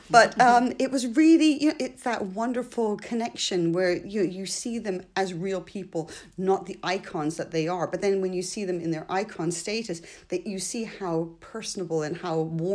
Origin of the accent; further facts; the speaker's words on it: Canada; also born or lived in France; But my father's Canadian. My mother's French. I was born in France. We moved to Canada when I was six.